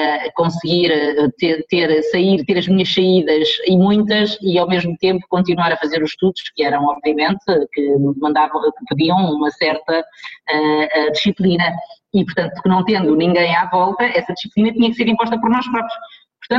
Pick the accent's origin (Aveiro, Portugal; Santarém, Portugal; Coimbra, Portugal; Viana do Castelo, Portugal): Coimbra, Portugal; now in Braga, Portugal; eu sou de Coimbra, e Coimbra sem saudade e sem o fado e sem o fado de saudade não existe. E portanto, como eu saí de Coimbra e fui para Braga